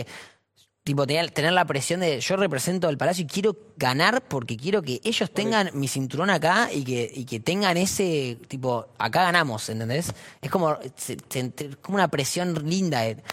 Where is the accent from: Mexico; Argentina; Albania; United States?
Argentina; yo soy muy argentino y muy fanático de lo nuestro